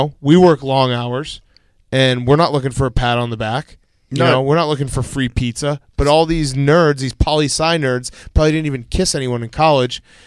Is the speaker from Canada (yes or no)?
yes; Canada; accent: Canadian; I can sense my Canadian accent is seeping into this whole thing.